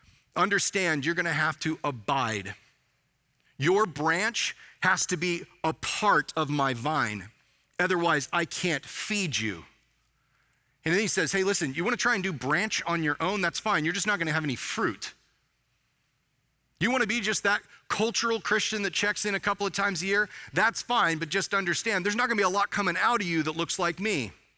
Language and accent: English; Bible Belt, United States; Well, I'm an American. Yeah. I grew up in the Bible Belt.